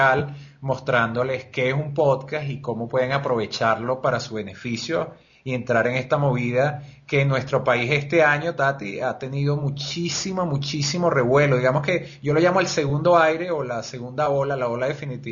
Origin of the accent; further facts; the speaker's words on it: Venezuela; te traigo buenas noticias como podcaster venezolana.